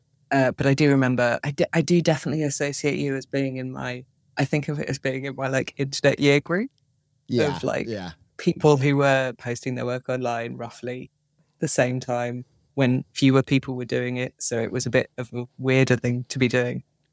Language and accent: English; Plymouth, South West England, United Kingdom; although I grew up in Plymouth, which is like more of a city. And she moves to London and I moved to Edinburgh to study.